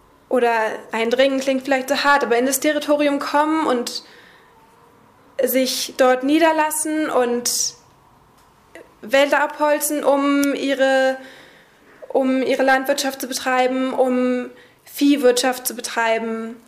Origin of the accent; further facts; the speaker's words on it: Germany; Ich komme aus Deutschland